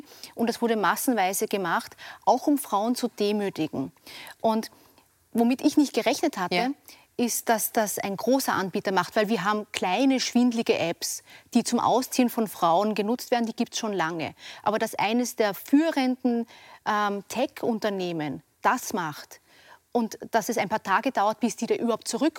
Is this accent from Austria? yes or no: yes; Austria; wir erleben in Deutschland, in Österreich, wo ich herkomme, ja Femizide.